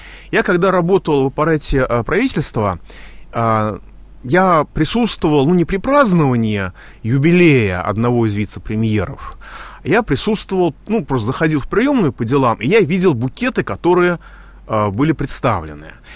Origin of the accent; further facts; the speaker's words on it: Moscow, Russia; Ну, я как москвич довольно критично отношусь к жителям славного города Ленинграда